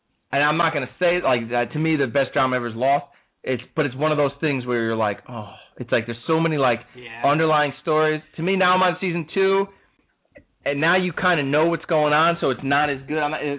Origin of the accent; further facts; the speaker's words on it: Norwalk, Connecticut, United States; And growing up in Norwalk, Norwalk's a town of probably, there's probably 30-35% African Americans.